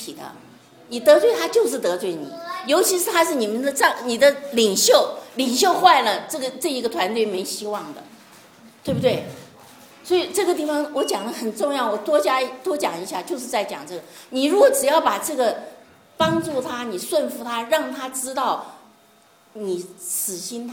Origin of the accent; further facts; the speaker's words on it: Taiwan; 我把他叫成我们台湾人叫死党